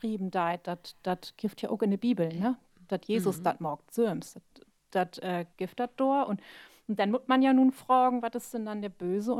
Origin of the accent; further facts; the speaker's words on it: Lower Saxony, Germany; So, also ich kenne bloß, was mein Heimat aus Friesland, kenne ich ja den Maibaum.